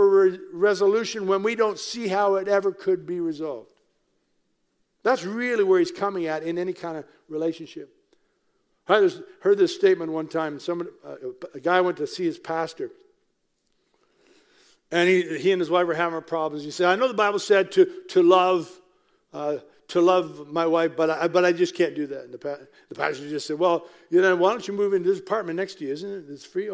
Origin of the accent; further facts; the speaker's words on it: Simcoe, Ontario, Canada; I grew up in Simcoe